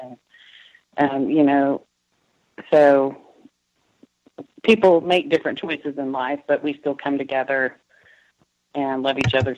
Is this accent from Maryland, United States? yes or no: no; Tulsa, Oklahoma, United States; we're from the only other large city in Oklahoma. We're from the Tulsa area, and all of our family is there.